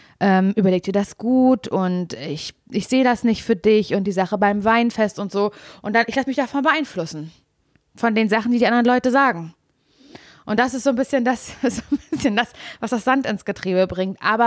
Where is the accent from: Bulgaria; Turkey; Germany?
Germany; Berlin; ich bin ja Großstadtgöre, ich denke mir so, mit unfreundlichen Leuten kenne ich mich wirklich sehr gut aus, ich komme aus Berlin